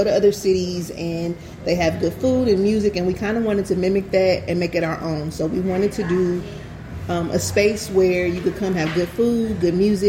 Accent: St. Louis, Missouri, United States; I am from St. Louis. My family originates from the South. My mom and grandma come from a small town called Humboldt, Tennessee.

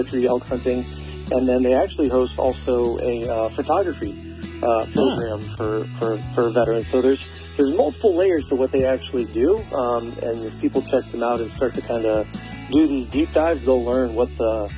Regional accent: Tampa, Florida, United States; moved away as an adult; now in Texas, United States; So I'm originally from Tampa, Florida, but I left there in 99 to join the Marine Corps, and then retired from the Marine Corps in 2021. And then my family and I moved here to Texas about 3 or 4 years ago.

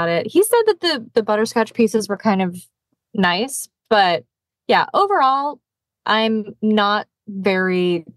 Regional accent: Chicago, Illinois, United States; I spend a lot of money on like boots because I'm from Chicago.

